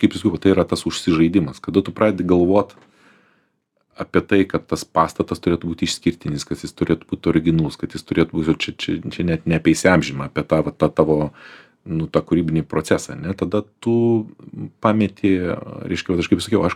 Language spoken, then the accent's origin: Lithuanian; Vilnius, Vilnius County, Lithuania; born there; Iš tikrųjų, tai aš esu gimęs Vilniuje, bet mano pase parašyta, kad gimiau Kaune.